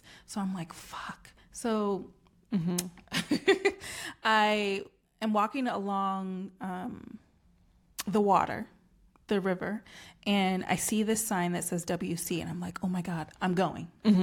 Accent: United States; I grew up in America.

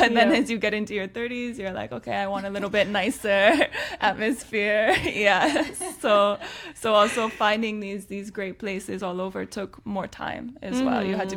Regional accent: Canada; now in Lisbon, Portugal; I'm from Canada. I've been in Lisbon for almost 5 months now. Lisbon is now my home after 10 years of travel

